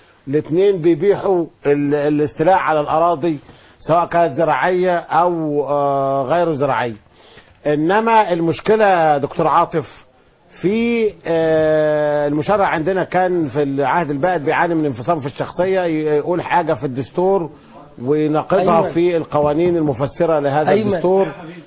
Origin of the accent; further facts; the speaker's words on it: Egypt; وأنا راجل من الريف مصر وما عنديش ظهير صحراوي